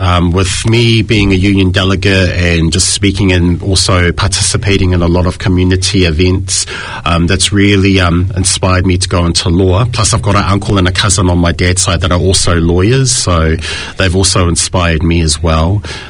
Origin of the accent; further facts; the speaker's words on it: Wellington, New Zealand; born there; now in Auckland, New Zealand; That's my cultural heritage. I was born in Wellington here in New Zealand. I shifted up to Auckland 8 years ago to pursue a career in flight attending. But I've always stayed true and basically stayed true and known to my Samoan roots.